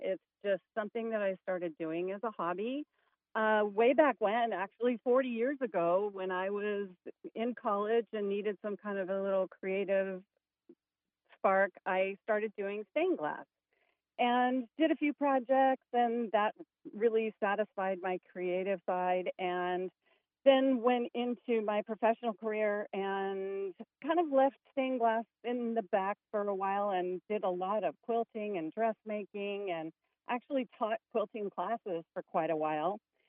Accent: Thousand Oaks, California, United States; I grew up in the Thousand Oaks area.

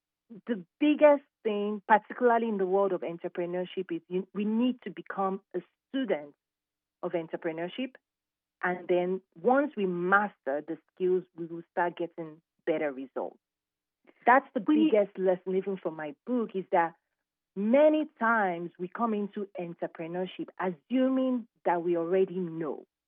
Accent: Nigeria; moved away as an adult; now in United States; So I'm a Nigerian-American. I came to the U.S. Several years ago to pursue my master's.

